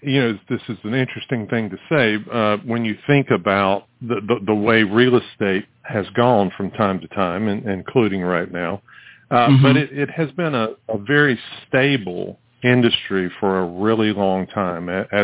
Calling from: Raleigh, North Carolina, United States; I am calling from Raleigh, North Carolina.

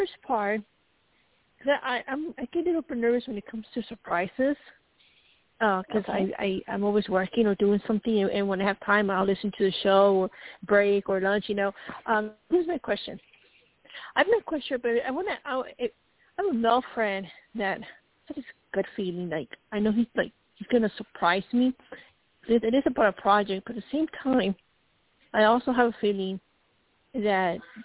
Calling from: Colorado, United States; Oh, yes, sir. … from CO, state

